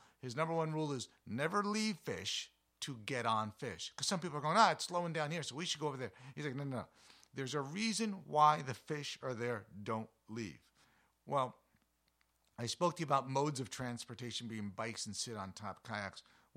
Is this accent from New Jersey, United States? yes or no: yes; New Jersey, United States; I grew up in Jersey a million years ago.